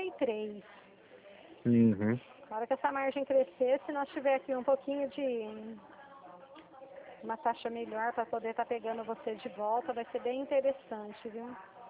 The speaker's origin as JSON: {"language": "Portuguese", "town": "Dracena", "region": "São Paulo", "country": "Brazil", "said": "Eu sou da cidade de Dracena, São Paulo."}